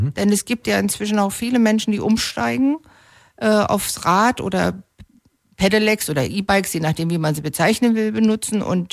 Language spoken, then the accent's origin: German; Berlin, Germany; ich bin ja Berlinerin